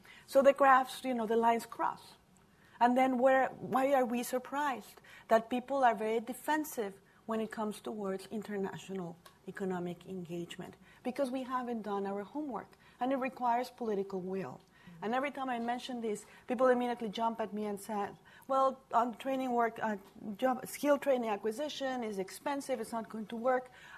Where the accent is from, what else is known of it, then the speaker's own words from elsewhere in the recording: Mexico; now in United States; I was not born in this country. I come from Mexico